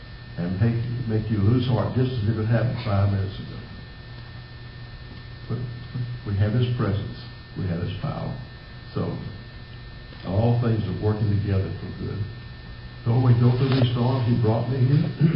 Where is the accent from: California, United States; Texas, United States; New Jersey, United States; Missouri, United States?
Texas, United States; Hearne; pastoring at 18, outside my hometown of Hearn.